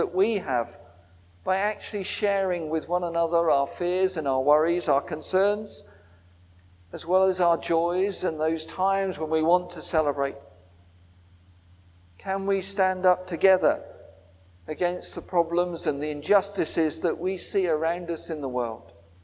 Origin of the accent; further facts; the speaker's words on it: Southampton, South East England, United Kingdom; I come from Southampton, so it's all right for me to say things about Southampton.